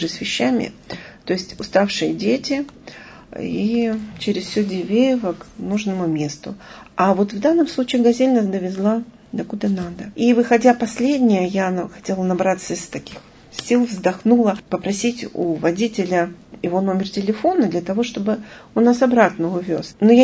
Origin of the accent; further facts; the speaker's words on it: Yekaterinburg, Sverdlovsk Oblast, Russia; И начинаем тихонечко ему объяснять, что мы из Екатеринбурга